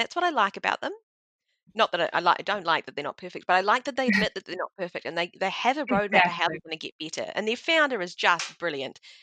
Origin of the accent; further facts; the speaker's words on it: New Zealand; And again, being a Kiwi, you'll say I'm biased about this one